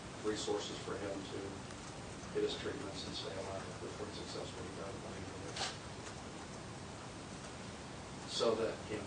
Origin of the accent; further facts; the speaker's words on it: Carlisle, United States; I'm a local. I grew up in Carlisle, born and raised.